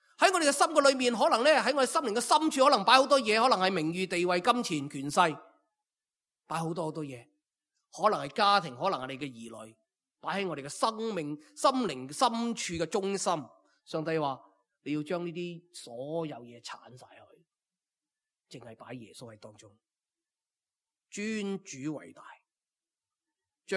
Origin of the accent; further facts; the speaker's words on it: Hong Kong; 我们香港人最紧要歪嘛